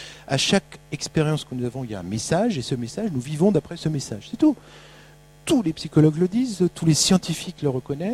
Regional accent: France; en tant que Français, moi, je cherche des machins.

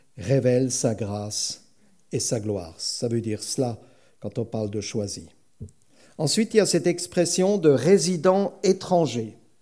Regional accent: Switzerland; now in France; on aime notre pays d'origine, moi c'est la Suisse, mais bon, je suis plus français que suisse depuis longtemps, à part l'accent

